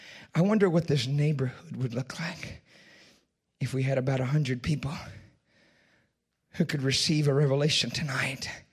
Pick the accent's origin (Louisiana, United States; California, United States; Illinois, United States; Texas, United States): Texas, United States; And I got to Texas. And I was preaching just outside of my hometown.